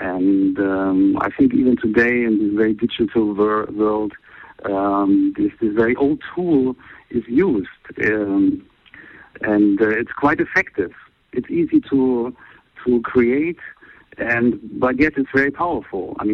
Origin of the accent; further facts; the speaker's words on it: East Germany, Germany; And I'm coming from East Germany, so also we have a lot of flagpoles around there because of our socialist past.